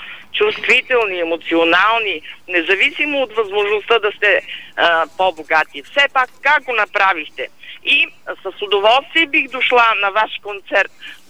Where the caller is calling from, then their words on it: Sofia, Sofia City, Bulgaria; съм от София